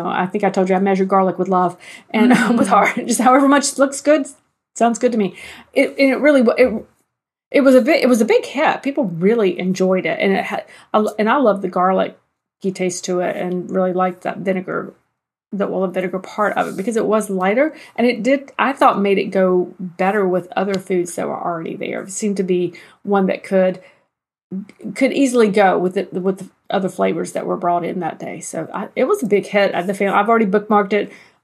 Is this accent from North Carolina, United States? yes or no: yes; North Carolina, United States; I'm sure it goes by a different name other places, but a covered dish here, and I am from North Carolina, is basically when everybody brings a dish to share.